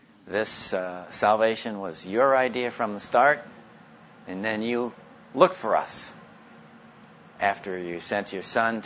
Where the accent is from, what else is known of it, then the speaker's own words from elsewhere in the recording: New York City, New York, United States; I grew up in New York City.